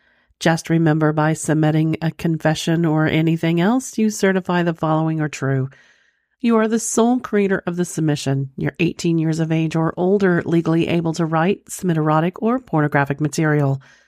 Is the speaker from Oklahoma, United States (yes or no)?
yes; Hera, Oklahoma, United States; I'm originally from Oklahoma, actually a small town called Hera, if you're familiar with it, just like the casino, spelt same way forward and backwards.